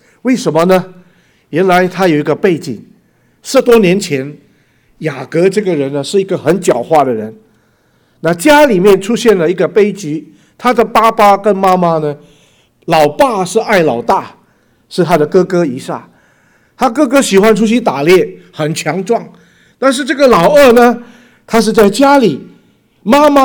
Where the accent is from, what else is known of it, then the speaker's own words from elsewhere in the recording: Indonesia; Chinese is a second language; moved away as an adult; also born or lived in Singapore; now in United States; 是印尼华侨，然后我的祖父他从广东到印尼去，然后呢，我是在印尼出世的，印尼长大，所以我的国语是到在新加坡神学院念的啊。然后后来我2000年来到了美国，然后一直到现在。